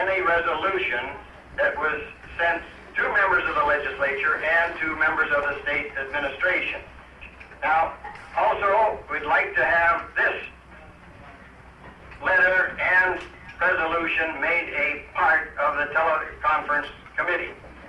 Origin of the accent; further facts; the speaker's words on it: Alaska, United States; As a young man, I grew up in Alaska when there were major mines in operation.